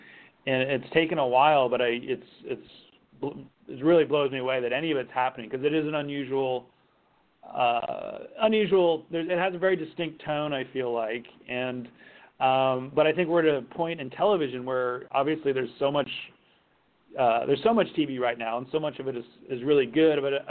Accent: Long Beach, California, United States; I guess as a SoCal knucklehead, I'll be representing my tribe. I grew up in Southern California, in Long Beach, in Orange County

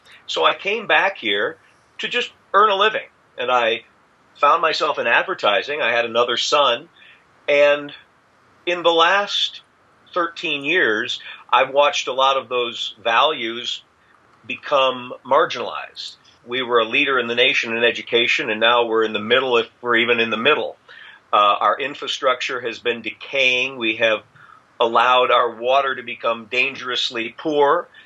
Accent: Iowa, United States; also born or lived in Hollywood / New York; I was born and raised here in Iowa, but as Kevin knows, I sought fame and fortune in Hollywood, New York for most of my adult life. I moved back to Iowa 13 years ago

